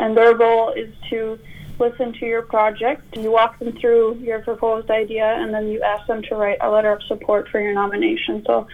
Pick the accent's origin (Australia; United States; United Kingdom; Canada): Canada; Makkovik, Newfoundland and Labrador; Yeah, I am from Mokovic. … I moved to St. John's for post-secondary.